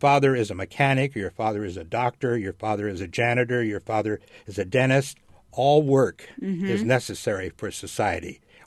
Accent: Los Angeles, California, United States; I'm from Los Angeles. And we used to, when I was growing up

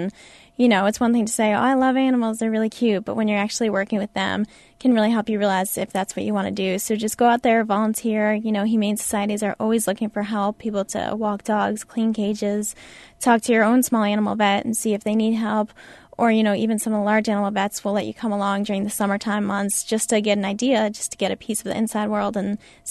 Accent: Aurora, Illinois, United States; I'm from Aurora, so I'm hoping to go back around to the Chicagoland area and work in a small animal practice

